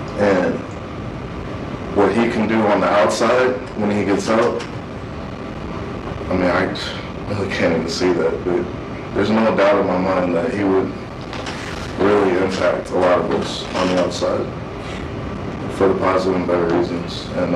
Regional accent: Seattle, Washington, United States; So just to tell you a little bit about myself, I was born and raised in Seattle.

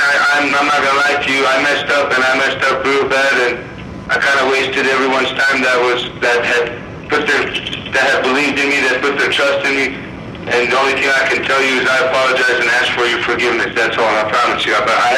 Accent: Baghdad, Baghdad Governorate, Iraq; I'm from Baghdad, Iraq, born and raised

